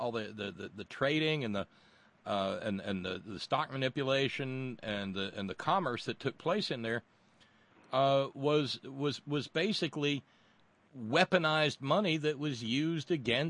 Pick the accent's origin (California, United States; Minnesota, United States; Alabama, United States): Alabama, United States; I was a little redneck boy growing up in Alabama.